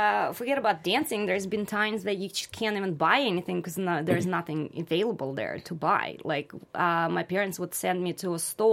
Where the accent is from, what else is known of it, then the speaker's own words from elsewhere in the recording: Moscow, Russia; English is a second language; Because I grew up in Moscow. It's a huge, huge city. About 20 million people live there.